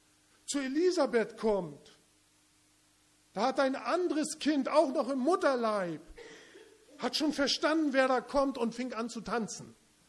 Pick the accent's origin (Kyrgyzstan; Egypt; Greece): Kyrgyzstan; Aus dem Kontext, wo ich herkomme, aus Kirgisistan, da wird Trinität, Dreieinheit oftmals so gedacht, Gott Vater, Maria und Jesus.